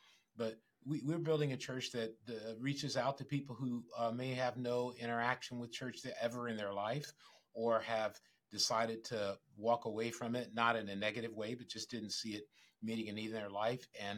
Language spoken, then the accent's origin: English; Grand Rapids, Michigan, United States; now in San Francisco Bay Area, United States; Like, I come from Michigan, and I grew up in Grand Rapids, and that's much more of a religious town than where where I am now.